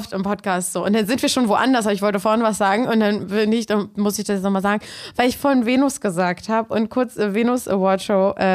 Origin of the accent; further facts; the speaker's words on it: Berlin, Germany; Ich bin in Köpenick aufgewachsen und da ist dieses Unionstadion in der Ecke.